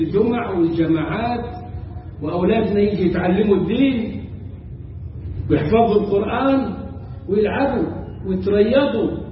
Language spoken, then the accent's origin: Arabic; Cairo, Cairo Governorate, Egypt; يعني أكثر بشوية من اللي عندنا في القاهرة.